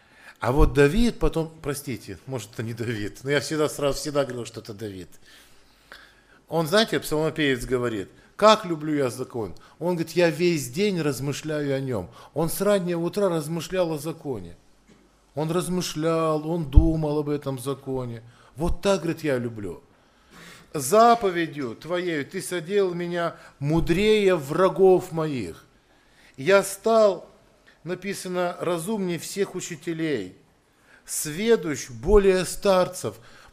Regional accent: Perm, Perm Krai, Russia; Она раньше в Перми жила, и я родом из Перми.

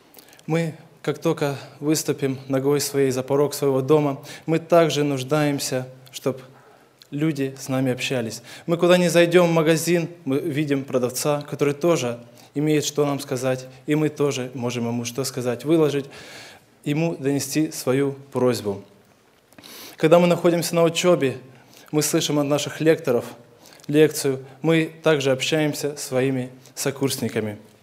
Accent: Krasnodar, Krasnodar Krai, Russia; я из Краснодара.

